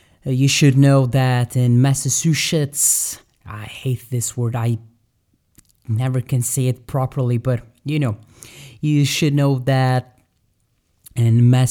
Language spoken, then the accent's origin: English; Azores, Portugal; They are from the Azores Islands. You know, that's where I am from. I'm from San Miguel.